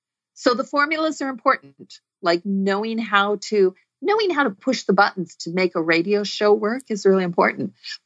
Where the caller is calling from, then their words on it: California, United States; I am. I'm on the Central Coast. So, beautiful, temperate day.